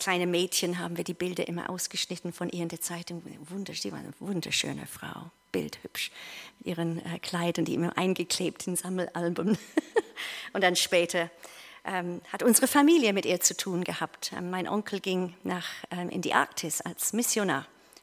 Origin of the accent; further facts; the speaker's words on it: England, United Kingdom; now in Germany; Ich komme ursprünglich aus England.